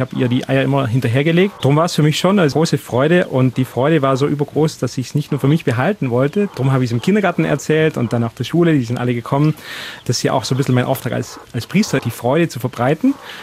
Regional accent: Baden-Württemberg, Germany; ich bin Schwabe

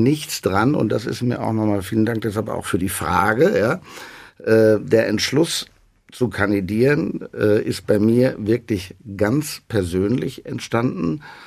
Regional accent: Dortmund, North Rhine-Westphalia, Germany; Ich bin Dortmunder Urbürger und ich mache das aus Herz und Leidenschaft für diese Stadt.

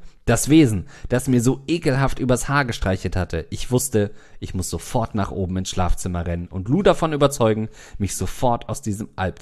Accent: East Germany, Germany; ich komme aus der DDR

